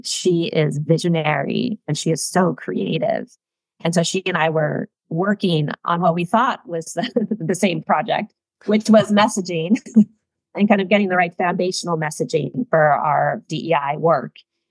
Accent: Portland, Oregon, United States; also born or lived in Camarillo, California; Yeah, so I'm a West Coaster. I grew up largely in Portland, Oregon, and then Camarillo, California. So Pacific Northwest and Southern California.

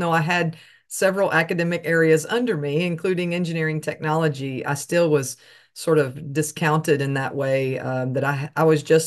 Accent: Texas, United States; But on the calls, y'all, I'm sorry, I'm from Texas.

